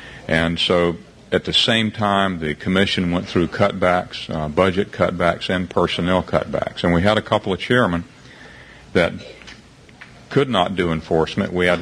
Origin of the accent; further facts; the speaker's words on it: the Carolinas, United States; And growing up in the Carolinas